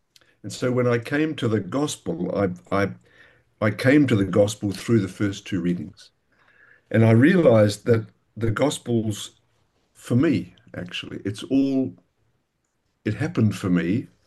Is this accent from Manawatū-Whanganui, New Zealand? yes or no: yes; Palmerston North, Manawatū-Whanganui, New Zealand; now in Perth, Australia; I grew up in Palmerston North, but I've lived in Perth, Western Australia for most of my life, where I'm now enjoying splendid retirement.